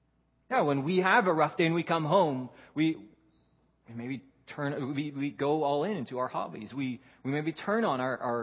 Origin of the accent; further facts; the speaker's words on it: Netherlands; English is a second language; maybe even just for a little while I was growing up in Holland